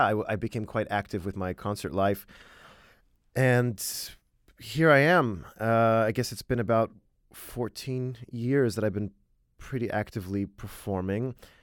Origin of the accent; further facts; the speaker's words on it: Houston, Texas, United States; first language Polish; English is a second language; So I grew up in Texas in a Polish-speaking household. I was forbidden to speak English. So Polish is still my first language, and I read and I write in Polish.